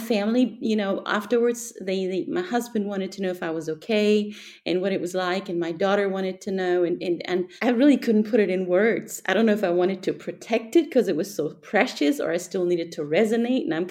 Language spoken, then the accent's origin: English; Germany; I'm from Germany.